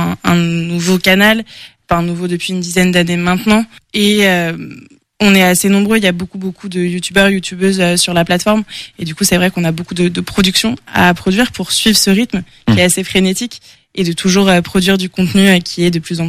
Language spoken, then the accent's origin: French; Saint-Léger-des-Bois, Pays de la Loire, France; Oui, tout à fait, j'ai grandi à Angers, à Saint-Léger-des-Bois pour être très précise, donc je suis originaire d'Angers.